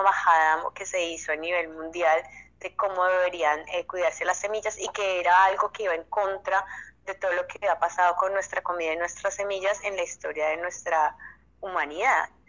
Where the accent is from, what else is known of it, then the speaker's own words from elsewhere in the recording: Colombia; qué estaba pasando en mi país fue un titular en los medios masivos de Colombia